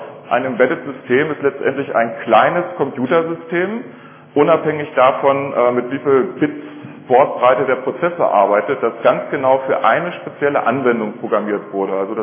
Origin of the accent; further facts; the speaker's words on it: Hanover, Lower Saxony, Germany; Ich komme aus Hannover